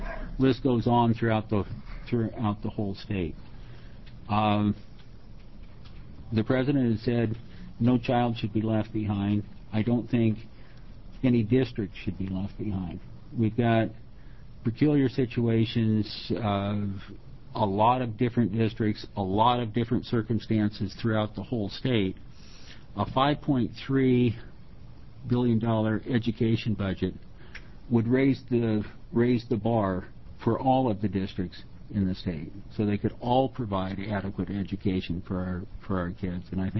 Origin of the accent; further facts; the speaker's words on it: Portland, Oregon, United States; I come from Portland.